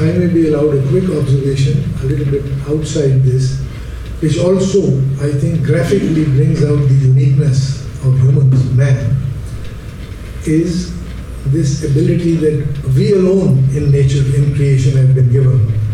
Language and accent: English; Pakistan; My background is nuclear and space. I'm a visitor from Pakistan.